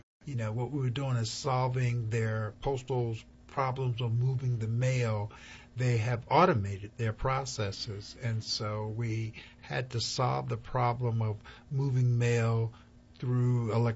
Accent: Hampton, Virginia, United States; I'm from Hampton, Virginia.

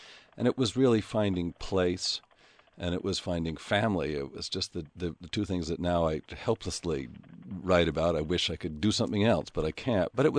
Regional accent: Massachusetts, United States; I grew up in outside Boston, and my father, as I say, was worked at Hope Mifflin in Boston.

